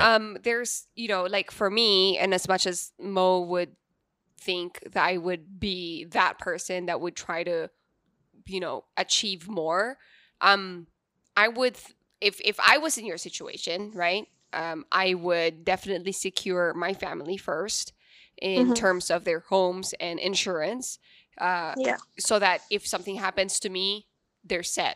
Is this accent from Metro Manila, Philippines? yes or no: no; Central Luzon, Philippines; Sorry, kapampangan eh.